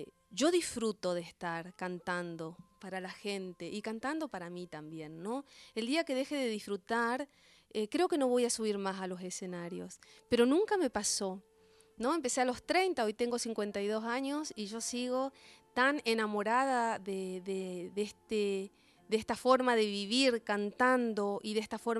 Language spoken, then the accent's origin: Spanish; Clorinda, Formosa, Argentina; Sin embargo, mi infancia en Clorinda fue lo mejor que yo tengo